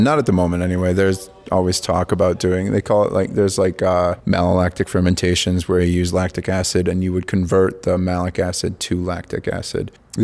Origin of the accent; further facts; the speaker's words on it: Michigan, United States; We get probably like 60% of our other ones come from Michigan. This is my home state